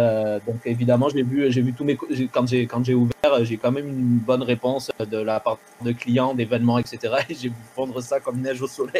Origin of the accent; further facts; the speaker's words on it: France; moi, la raison, comme tu l'entends, je suis français là.